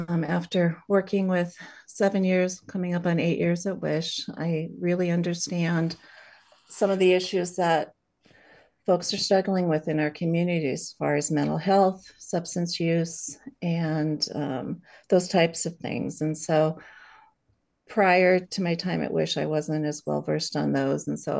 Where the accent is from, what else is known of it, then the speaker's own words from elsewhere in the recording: Ketchikan, Alaska, United States; So I was born and raised in Ketchikan